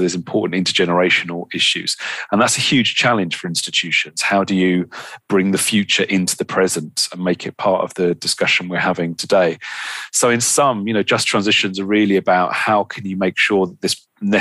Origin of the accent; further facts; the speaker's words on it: United Kingdom; in my home country in the UK